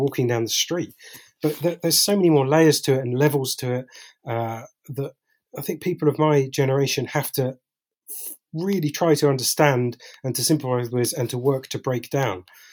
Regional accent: London, United Kingdom; I grew up in London in the 80s, where there was a lot of overt racism

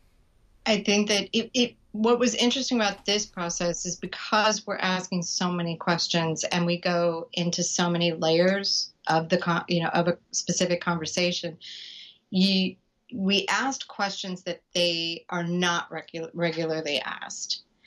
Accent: San Diego, California, United States; We're both from San Diego.

